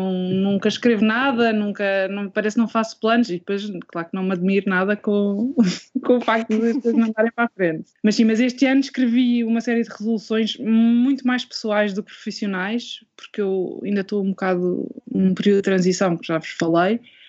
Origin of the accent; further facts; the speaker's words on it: Portugal; moved away; eu já saí de Portugal há 7 anos